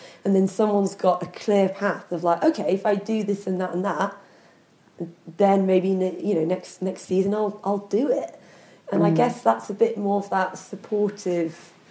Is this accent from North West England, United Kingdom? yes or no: yes; Kendal, North West England, United Kingdom; because I'm from Kendal and I moved back here about 5 years ago.